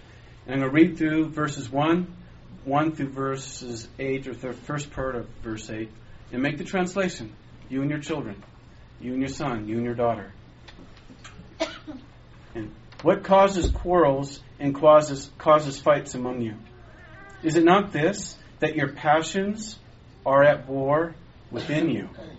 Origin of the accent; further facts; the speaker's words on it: Los Angeles, California, United States; I remember I was blessed, even though I grew up in Los Angeles, I was blessed to grow up with horses.